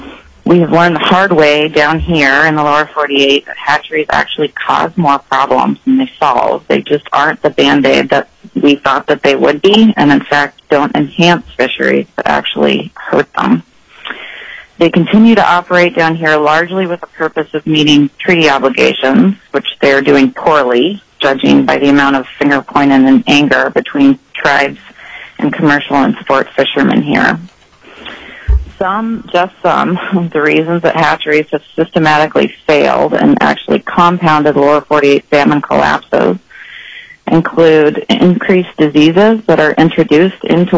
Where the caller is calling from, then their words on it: Seattle, Washington, United States; As I said, I'm calling from Seattle, Washington, where I'm currently working on my PhD